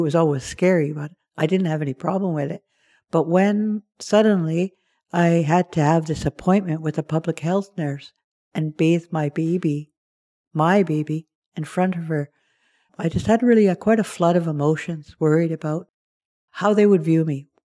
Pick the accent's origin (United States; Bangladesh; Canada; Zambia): Canada; British Columbia; I come from Sayout First Nation, part of the Wasanich Nation. And I'm a … grown up as one of 16 children in that family in Sayout.